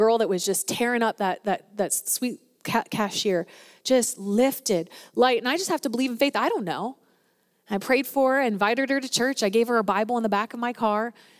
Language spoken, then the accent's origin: English; Spring Grove, United States; I'm from Spring Grove. It's really funny, like all our common connections. Like you graduated with so-and-so and it's just a small town, right?